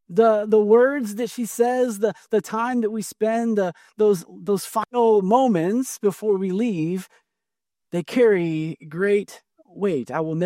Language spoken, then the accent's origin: English; Midwest, United States; but our chili, the one that my wife made, has beans because we're from the Midwest and chili has beans in the Midwest.